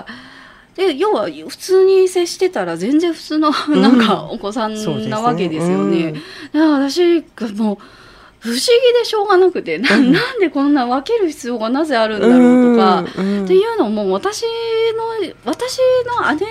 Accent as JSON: {"language": "Japanese", "region": "Hyogo", "country": "Japan", "said": "私ももともとその兵庫県出身なので"}